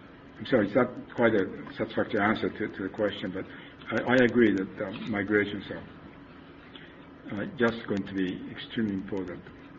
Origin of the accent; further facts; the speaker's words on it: Japan; And I come from Japan. Japan is probably the toughest country to enter.